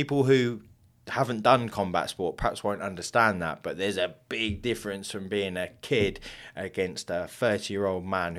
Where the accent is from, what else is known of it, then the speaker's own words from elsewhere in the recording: England, United Kingdom; obviously I'm from England.